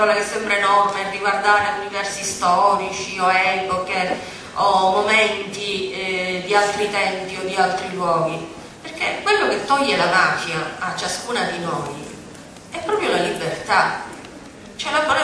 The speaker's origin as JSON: {"language": "Italian", "town": "Palermo", "region": "Sicily", "country": "Italy", "said": "Sia se me lo pongo come palermitana, come donna di questa terra che ha vissuto con intensità"}